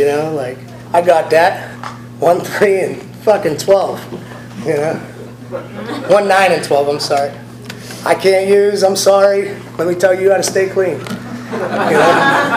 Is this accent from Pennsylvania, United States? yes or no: yes; Pennsylvania, United States; But I'm from Western Pennsylvania. I don't like being affiliated with fucking Pittsburgh. I grew up in a small town in north part of Pennsylvania